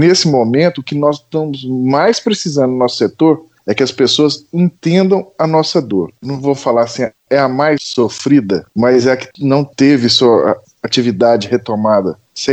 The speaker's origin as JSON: {"language": "Portuguese", "town": "Itaúna", "region": "Minas Gerais", "country": "Brazil", "tie": "born there", "said": "Nasci em Itaúna"}